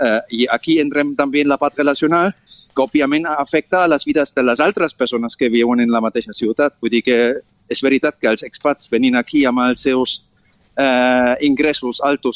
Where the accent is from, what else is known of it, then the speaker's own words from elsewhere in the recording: Germany; també sóc alemany